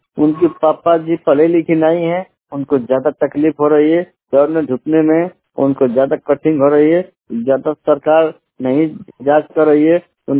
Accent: Rasra, Uttar Pradesh, India; ग्राम सभा बलिया के निवासी हूँ। मूल निवासी रसरा है, तहसील रसरा है, जिला बलिया है।

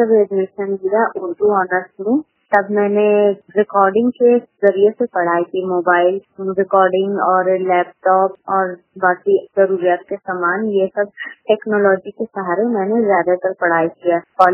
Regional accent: Ranchi, Jharkhand, India; मैं रांची झारखंड से हूँ।

